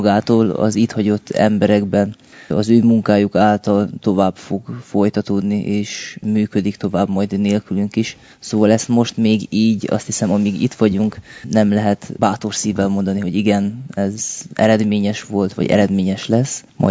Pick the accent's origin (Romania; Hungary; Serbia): Serbia; Vojvodina; now in Toronto, Canada; Vajdaság, és Torontóban tevékenykedek.